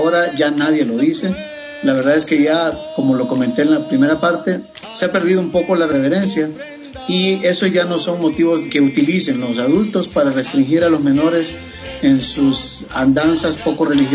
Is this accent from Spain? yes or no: no; Honduras; al menos en mi pueblo, no podría afirmarlo que necesariamente sea a lo largo y ancho de la geografía hondureña